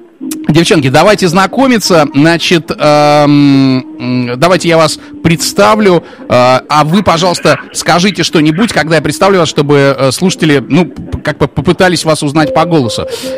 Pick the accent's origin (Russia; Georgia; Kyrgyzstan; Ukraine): Russia; Moscow; Спасибо, я сам москвич, я из Москвы, поэтому мне это вдвойне приятно.